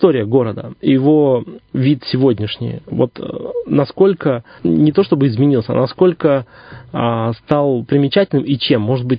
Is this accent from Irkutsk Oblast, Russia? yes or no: yes; Irkutsk, Irkutsk Oblast, Russia; и я, как иркутянин, начинающий тогда, его видел как парк.